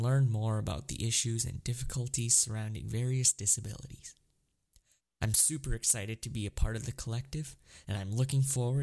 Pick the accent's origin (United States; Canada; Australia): Canada; Vancouver, British Columbia; this is my first time on the Accessibility Collective. I'm from Vancouver